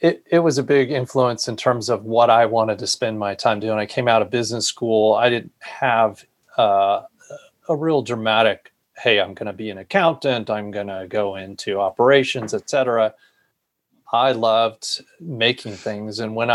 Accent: California, United States; The background is I grew up in Northern California.

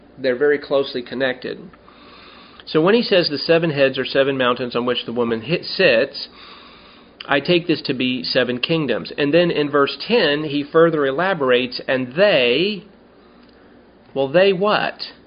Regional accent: Nevada, United States; also born or lived in California; where I grew up in Nevada, you know, and California

